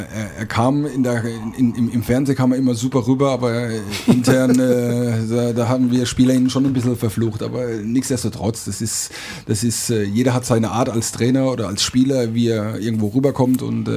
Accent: Leimen, Baden-Württemberg, Germany; Ich wollte wieder zurück in die Region. Ich bin gebürtiger Leimener.

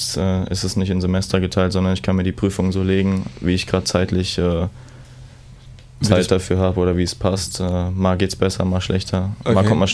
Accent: Hesse, Germany; meine Heimat in der Nähe von Frankfurt, habe ich es auch nicht weit nach Hause.

